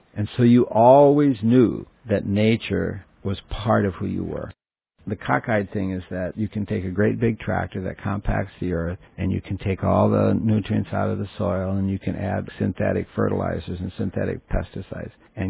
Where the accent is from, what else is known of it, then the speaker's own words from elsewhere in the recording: Nebraska, United States; Even 50 years ago, a farmer in Nebraska, I was born and raised in Nebraska